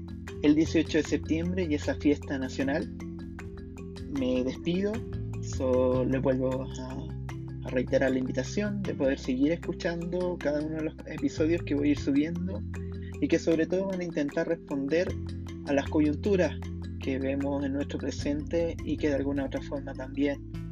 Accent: Chile; todos como sociedad chilena vamos a tener por primera vez la posibilidad real de participar

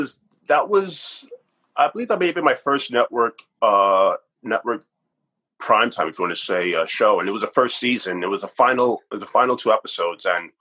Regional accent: New York City, New York, United States; growing up in New York City, we don't have those community theatres.

